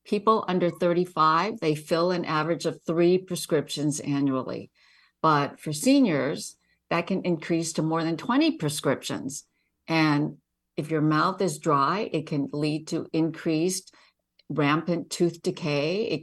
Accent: Hong Kong; My brother, so I mentioned that I grew up in Hong Kong.

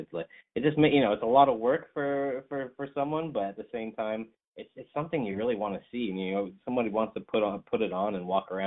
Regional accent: Alberta, Canada; now in Vancouver, Canada; So I moved out to Vancouver from Alberta, which is a kind of province right beside British Columbia here, and decided that I was going to go to film school.

